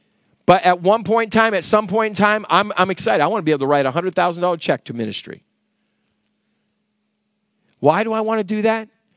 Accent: Massachusetts, United States; We grew up in Massachusetts. Our house was over 200 years old.

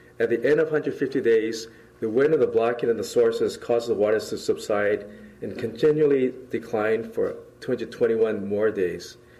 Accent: Hawaii, United States; when I was in high school, I was really into fishing. And so, as you know, I came from Hawaii. And every weekend, we'd go out fishing in my friend's boat.

